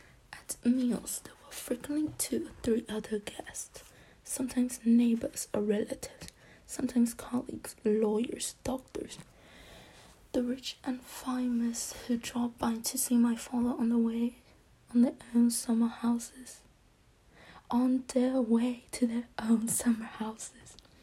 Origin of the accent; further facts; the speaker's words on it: Texas, United States; That's not even my accent. I'm from Texas and I don't even speak like that.